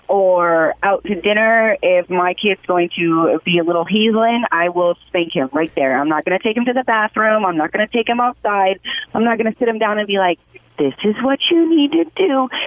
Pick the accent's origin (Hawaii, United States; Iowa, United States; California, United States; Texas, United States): Iowa, United States; now in Raleigh, United States